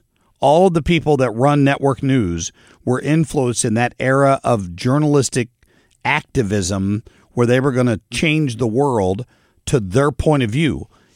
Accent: Cincinnati, Ohio, United States; when I grew up in Cincinnati, Ohio, he was the 6 and 11 news anchor at Channel 12, WKRC

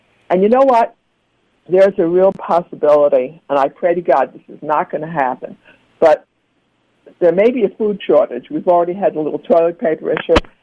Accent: Brooklyn, New York, United States; So I grew up in Brooklyn, New York, where you never saw sun.

